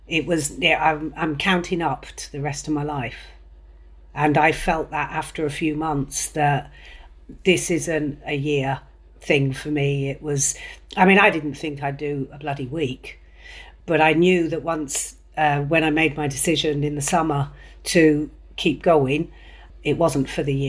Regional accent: Ireland; accent: West Country; also born or lived in London, United Kingdom; now in United Kingdom; been here 30 years. So I've still got some time to do before I'm accepted. I was born in London and I also lived in Ireland. I went to school in Ireland, hence I've ended up with a West Country accent for some reason.

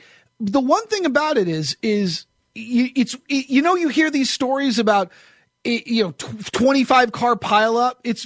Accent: New Hampshire, United States; I grew up in New Hampshire.

